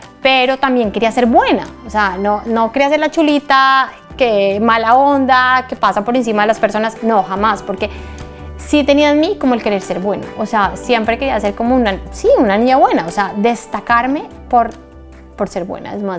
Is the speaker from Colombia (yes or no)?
yes; Bogotá, Colombia; born there; En Bogotá, en Colombia.